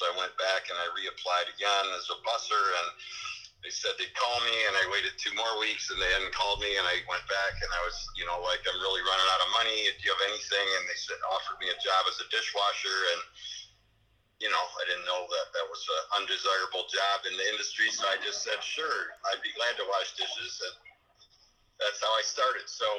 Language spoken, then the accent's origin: English; Chicago, Illinois, United States; now in Ann Arbor, United States; I grew up in Chicago. I came to Ann Arbor, which, for those who don't know where Ann Arbor is, it's about 4 hours drive east of Chicago, and about an hour west of Detroit, so we're on I-94.